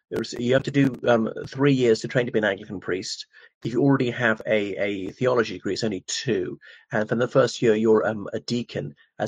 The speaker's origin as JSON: {"language": "English", "country": "Ireland", "said": "o everyone … from Ireland."}